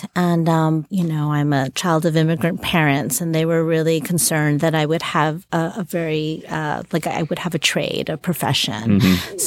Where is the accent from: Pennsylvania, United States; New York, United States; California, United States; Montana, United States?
New York, United States; New York City; I grew up in New York City, and so I've always had a real fascination with museums.